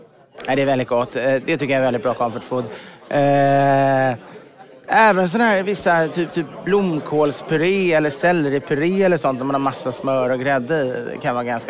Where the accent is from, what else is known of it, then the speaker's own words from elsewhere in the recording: England, United Kingdom; Jag har också alltid mjölk i mitt te sen som engelsman.